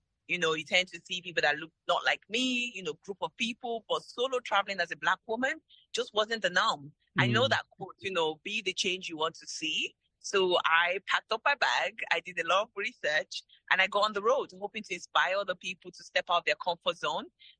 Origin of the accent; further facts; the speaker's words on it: London, United Kingdom; also born or lived in Lagos, Nigeria; So, you know, I was born in Lagos, Nigeria, grew up in London.